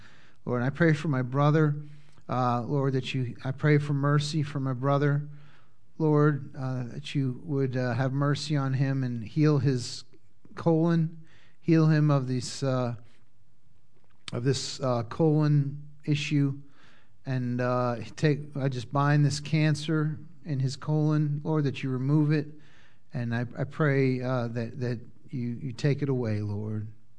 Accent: Massachusetts, United States; You know, growing up in Massachusetts as a boy, watching that and the Dukes of Hazzard was my understanding of this place and these people.

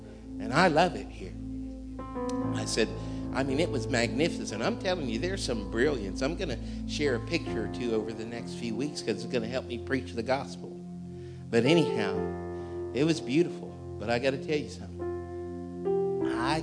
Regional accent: Ohio, United States; I said, man, I'm from the greatest area ever in the state of Ohio.

